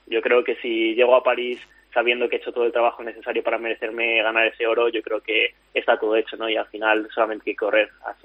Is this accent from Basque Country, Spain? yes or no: no; Castile and León, Spain; todos mis amigos y mi familia está aquí en Salamanca y en Madrid aquí también, que hay mucha gente de mi pueblo que vive aquí.